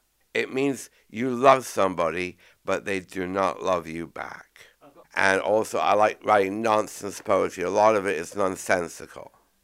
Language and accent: English; Edmonton, Alberta, Canada; now in United Kingdom; I grew up in Edmonton, Alberta, Canada.